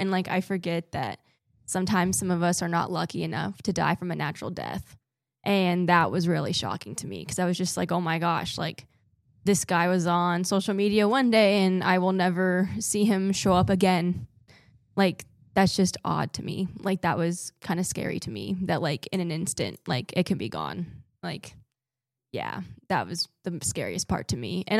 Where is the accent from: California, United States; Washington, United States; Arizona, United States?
Washington, United States; I am studying history with minors in international relations and Catholic studies, and I'm from Western Washington. I think that's pretty important about who I am.